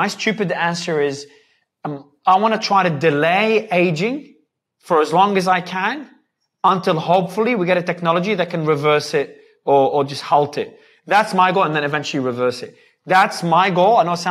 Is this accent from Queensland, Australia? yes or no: no; Melbourne, Victoria, Australia; now in Dubai, United Arab Emirates; Australia, man. Melbourne.